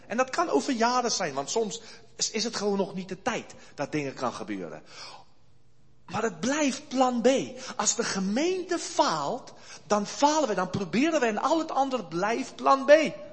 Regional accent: South Africa; Ze vragen, waar kom je vandaan? Hè? Ze zeggen, nou, Zuid-Afrika. En ze zeggen, waarom ben je uit Zuid-Afrika gekomen?

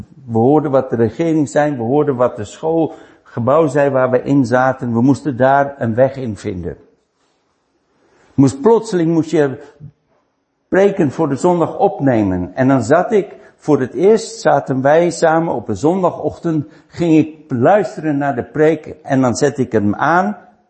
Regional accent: Netherlands; Maar mijn status was, ik ben een Nederlander.

